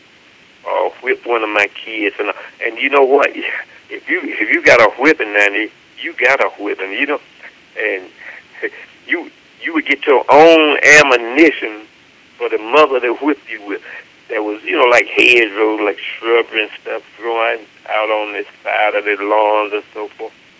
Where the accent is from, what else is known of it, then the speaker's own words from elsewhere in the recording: North Carolina, United States; Now, she grew up in Nash County. I grew up in Halifax County.